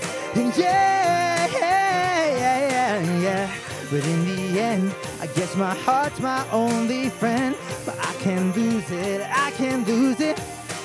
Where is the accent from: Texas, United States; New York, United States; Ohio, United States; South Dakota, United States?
South Dakota, United States; Vermillion; I will be playing back in my hometown of Vermilion. I will be playing August 8th at the Clay County Fair on the 4-H Fairgrounds.